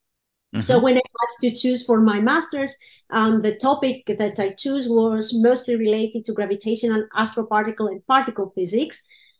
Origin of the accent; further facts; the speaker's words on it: Greece; now in Siegen, Germany; I'm originally from Greece. I'm a theoretical particle physicist. I work here in Siegen as a postdoc.